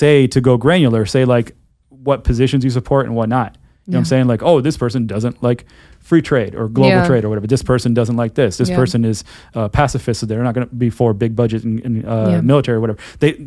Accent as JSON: {"language": "English", "region": "Florida", "country": "United States", "said": "I'm from Florida, and the absolute worst road in the history of the world is I-4."}